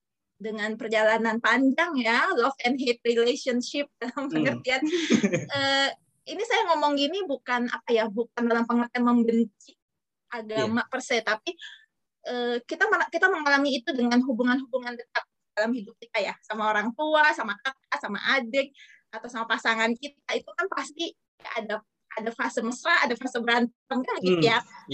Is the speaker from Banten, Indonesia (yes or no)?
no; Jakarta, Indonesia; Karena orang tua saya nggak lahir dan besar di Jakarta, mereka merantau, terus ya udah menetap gitu kan, jadi saya generasi kedua. Dan tapi kami di rumah belajar apa? Bicara bahasa Indonesia gitu kan, tidak bicara bahasa daerah. Saya ngerti bahasa daerah itu sedikit sekali